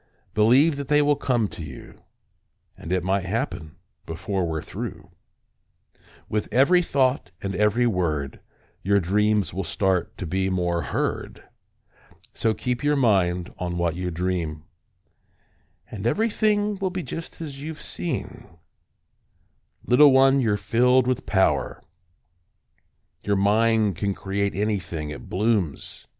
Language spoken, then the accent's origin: English; Asheville, North Carolina, United States; My hometown, Asheville, North Carolina, has WWNC